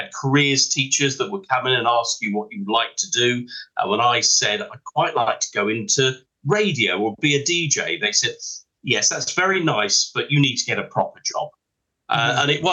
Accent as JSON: {"language": "English", "town": "Taunton", "region": "South West England", "country": "United Kingdom", "tie": "born or raised there", "said": "And in fact, I grew up in Taunton in Somerset. I was a Somerset boy."}